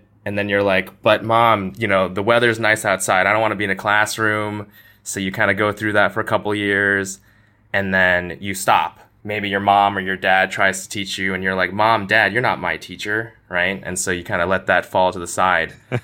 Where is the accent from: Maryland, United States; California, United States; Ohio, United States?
California, United States; Los Angeles; So hi everybody … I was born and raised out here in the West Coast, Los Angeles.